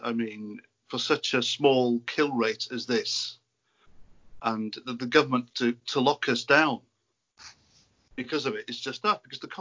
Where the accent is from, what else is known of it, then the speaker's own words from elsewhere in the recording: Wales, United Kingdom; I'm a YouTuber. I'm from North Wales